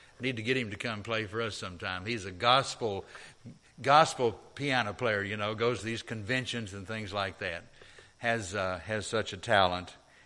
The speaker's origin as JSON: {"language": "English", "town": "Decatur", "country": "United States", "tie": "born or raised there", "said": "next year we'll be back in my hometown of Decatur for the reunion."}